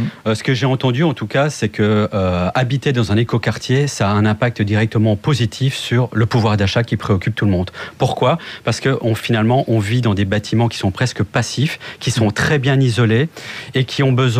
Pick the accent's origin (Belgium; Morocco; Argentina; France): Belgium; Brussels; moi, je viens de Bruxelles